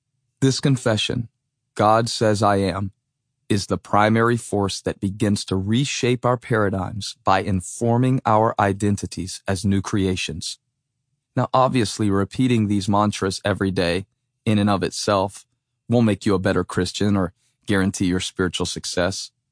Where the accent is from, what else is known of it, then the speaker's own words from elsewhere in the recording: Moncks Corner, South Carolina, United States; You might say it is an affront to the game of t-ball I grew up loving on the Monk's Corner, South Carolina rec fields